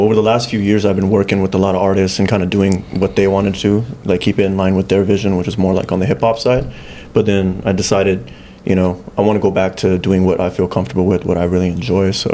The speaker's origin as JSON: {"language": "English", "town": "Fresno", "region": "California", "country": "United States", "tie": "born or raised there", "said": "my dad used to sing when I was growing up at local events in the Fresno area, because I grew up in Fresno."}